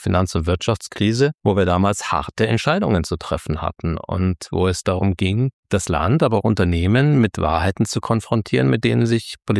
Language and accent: German; Munich, Bavaria, Germany; born there; ich bin in München geboren, weil meine Mutter auf dem Weg nach Franken es nicht erwarten konnte. Und sonst wäre ich wahrscheinlich in Franken in der Nähe von Kulmbach geboren.